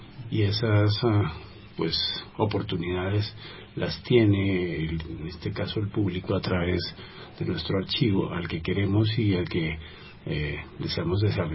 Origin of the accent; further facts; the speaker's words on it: Bogotá, Colombia; also born or lived in Barrancabermeja; Yo nací en Barranca Bermeja en 1960, crecí en Bogotá